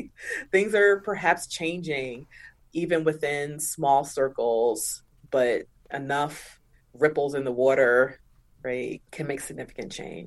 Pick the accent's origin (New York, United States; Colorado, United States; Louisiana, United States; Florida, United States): New York, United States; New York City; it originated really by being a Black kid growing up in Harlem in New York City.